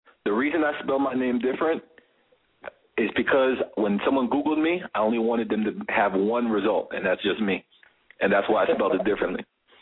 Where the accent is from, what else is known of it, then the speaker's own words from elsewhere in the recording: Brooklyn, New York, United States; See, I'm from Brooklyn, Queens, but you ain't never gonna tell.